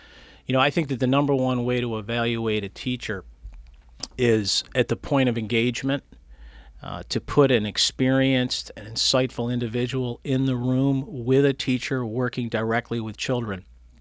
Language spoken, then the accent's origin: English; East Rochester, New York, United States; I grew up in East Rochester, so I know the lay of the land very well there and live there now.